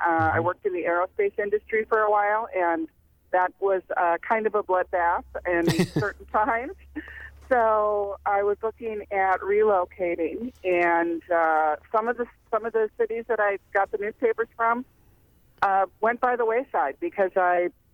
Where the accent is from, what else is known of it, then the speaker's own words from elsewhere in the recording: South Dakota, United States; I came back to the Midwest. I'm from South Dakota originally, so I could raise my daughter in the Midwest